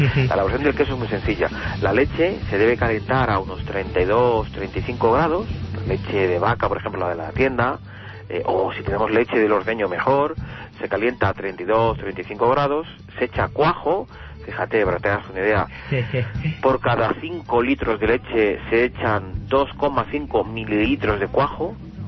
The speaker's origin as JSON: {"language": "Spanish", "region": "Castile", "country": "Spain", "said": "yo como buen castellano, quizás el queso manchego."}